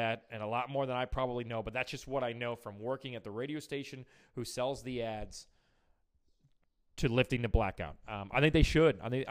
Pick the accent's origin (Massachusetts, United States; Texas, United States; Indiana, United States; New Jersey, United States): Indiana, United States; now in Speedway, United States; You guys all know I'm from Northwest Indiana, 40 minutes outside of Chicago.